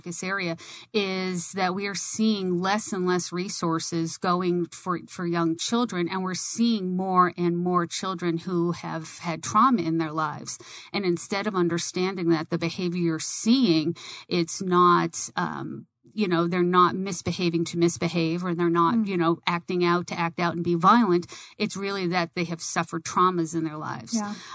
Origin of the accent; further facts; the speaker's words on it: Tucson, Arizona, United States; also born or lived in New York; But growing up in Tucson, it was rather boring. And my sister and I were born in New York, and we came from a large Italian family.